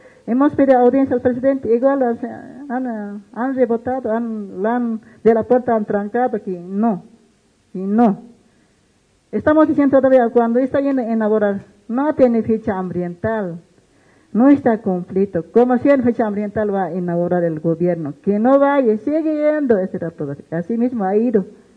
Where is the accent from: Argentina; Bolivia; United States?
Bolivia; La Paz; nosotros somos de Pacaje, ahorita estamos ejerciendo como autoridades.